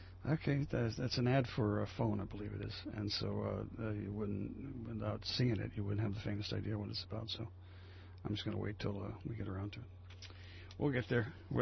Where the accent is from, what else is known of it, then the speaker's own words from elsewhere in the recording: New Jersey, United States; I know because I grew up in Jersey and my number was Pilgrim 67556.